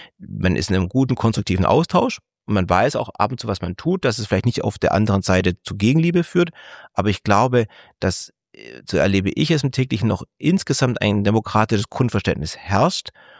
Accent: Baden-Württemberg, Germany; diese Anthroposie-Bewegung, die im Schwabenländle entstanden ist, wo ich herkomme

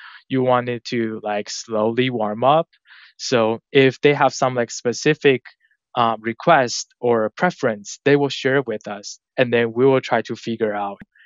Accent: Taiwan; English is a second language; moved away as an adult; now in New York City, United States; because I'm originally from Taiwan and I moved to New York City like almost 8 years ago

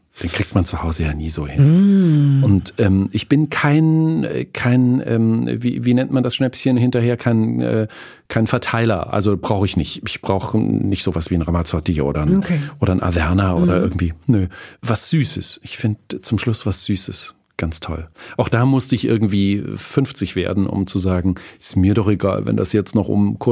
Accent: Apolda, Thuringia, Germany; ist dieses Knäckebrot, das in meiner Heimatstadt Apolda hergestellt wird und wurde. Wir zu DDR-Zeiten aber keins hatten

